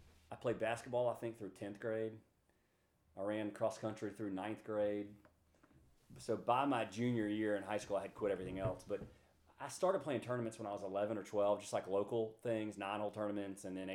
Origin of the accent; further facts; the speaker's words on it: Mobile, Alabama, United States; So I grew up in Mobile, Alabama, and like a lot of people, I guess my dad introduced me to golf.